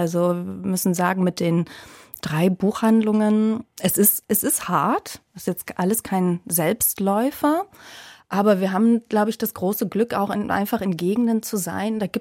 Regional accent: Dresden, Saxony, Germany; Alles, ich komme aus Dresden ursprünglich.

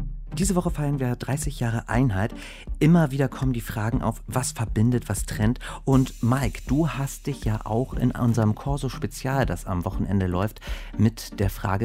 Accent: Hamburg, Germany; Leider, ich bin in Hamburg aufgewachsen.

